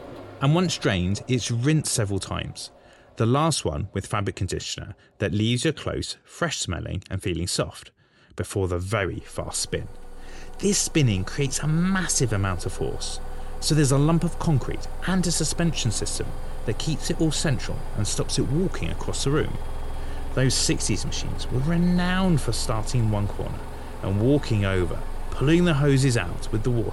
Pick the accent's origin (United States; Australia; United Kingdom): United Kingdom; London; I'm originally from London. I'm only pretending to live in Yorkshire.